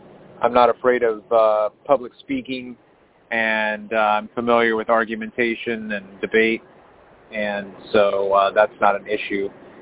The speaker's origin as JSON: {"language": "English", "region": "Maryland", "country": "United States", "said": "I am from Maryland."}